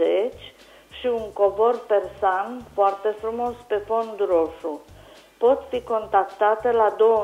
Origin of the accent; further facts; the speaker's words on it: Anina, Caraș-Severin, Romania; sunt din Anina